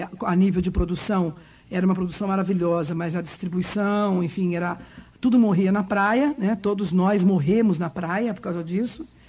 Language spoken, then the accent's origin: Portuguese; São Paulo, Brazil; now in Londrina, Brazil; Então eu nasci em São Paulo. E morei em São Paulo um bom tempo e depois eu vim morar em Londrina. A gente morava aqui, meu pai ficava entre Astorga e Londrina e tal. E depois, em 71, eu fui para São Paulo.